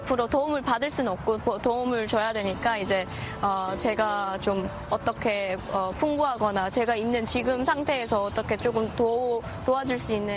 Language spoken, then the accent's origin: Korean; North Korea; now in United States